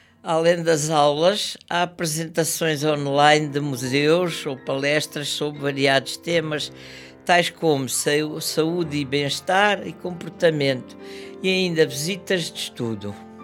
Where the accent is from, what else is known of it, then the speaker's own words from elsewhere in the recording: Beja, Portugal; born there; Nasci em Beja e tenho 75 anos.